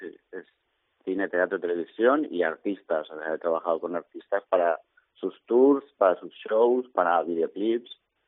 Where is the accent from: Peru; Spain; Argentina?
Spain; Elche, Valencian Community; moved away as an adult; also born or lived in Torrellano; now in Barcelona, Spain; Sí, yo soy de Elche. Bueno, nací en Torrellano.